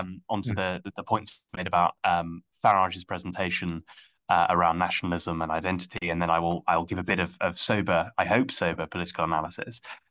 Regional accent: Wales, United Kingdom; as a Welshman myself

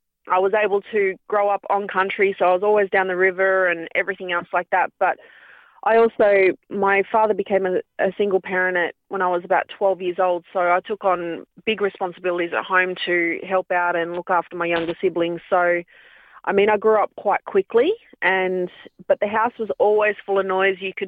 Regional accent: Dayton, Ohio, United States; So I, growing up in Dayton, it was being an Aboriginal female, but being a fair-skinned Aboriginal female, I never really fit in with the white kids, and I never really fit in with the black kids

